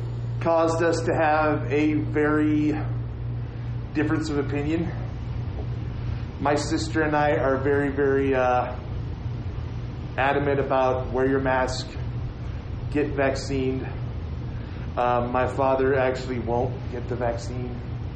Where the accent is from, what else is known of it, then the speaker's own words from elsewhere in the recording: Tillamook, Oregon, United States; Yes, I'm originally from Oregon. I grew up in the town of Tillamook. It's known for the cheese factory. I went to high school there.